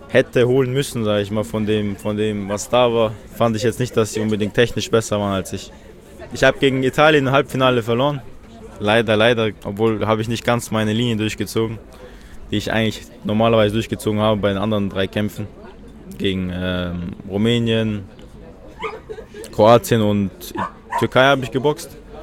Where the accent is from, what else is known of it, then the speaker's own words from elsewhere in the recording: Chechnya, Russia; Ich komme aus Tschetschenien. Vielleicht sagt das schon gleich den Leuten was.